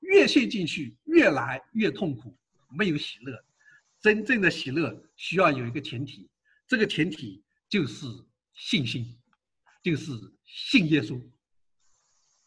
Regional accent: China; 我们中国人说很伤心的时候，很忧愁的时候就喝酒

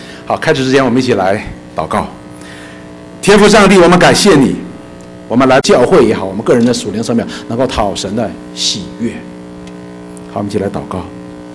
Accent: China; 这是我们中国人的农历新年

